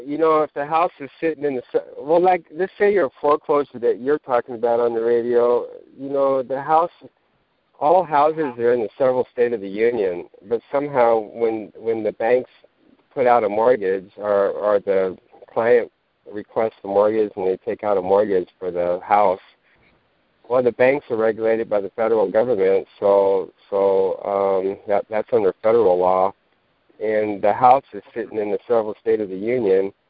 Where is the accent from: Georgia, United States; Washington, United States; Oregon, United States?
Oregon, United States; because I'm from Oregon, so Oregon became a union state in 1859.